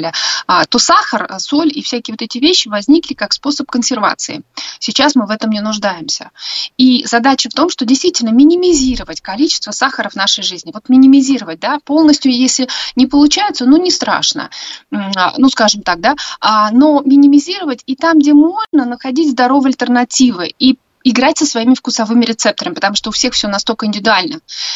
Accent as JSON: {"language": "Russian", "region": "Tashkent", "country": "Uzbekistan", "tie": "born or raised there", "said": "Я, например, выросла на этом в Ташкенте."}